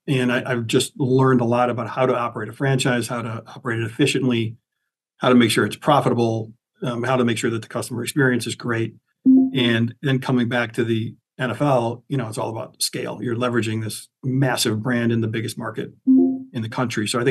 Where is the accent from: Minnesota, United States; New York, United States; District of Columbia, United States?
New York, United States; Rochester; Yeah, you know, I grew up in Rochester, so, you know, I was an Amherst fan growing up, and we didn't have professional sports